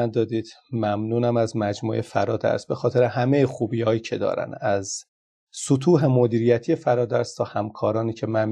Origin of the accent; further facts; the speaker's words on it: Iran; first language Azerbaijani; Persian is a second language; ولی چون زبان مادری ما زبان آذریه، هر قدر تلاش میکنیم نمیشه اصلاحش کرد